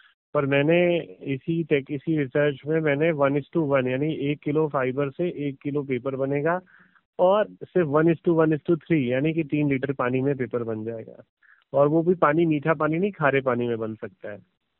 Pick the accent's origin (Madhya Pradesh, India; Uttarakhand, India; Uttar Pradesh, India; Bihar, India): Uttar Pradesh, India; Fatehpur; हाँ, मैं उत्तर प्रदेश फतेहपुर का रहने वाला हूँ